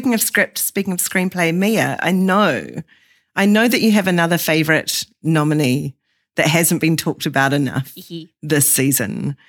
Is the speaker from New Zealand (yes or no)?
yes; New Zealand; I have to say this as a New Zealander, does bring us back to Australia.